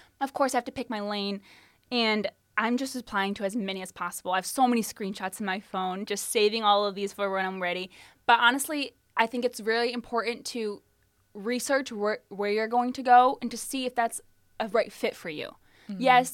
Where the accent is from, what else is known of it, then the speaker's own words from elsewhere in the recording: Toledo, Ohio, United States; But my family's here in Toledo. I'm from Toledo. I do love Toledo.